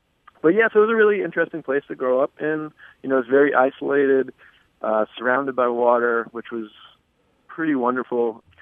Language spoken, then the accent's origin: English; Martha's Vineyard, Massachusetts, United States; So I grew up on Martha's Vineyard off the coast of Massachusetts. And, you know, my dad's a postmaster there. His dad was a postmaster there. My mom's a school nurse there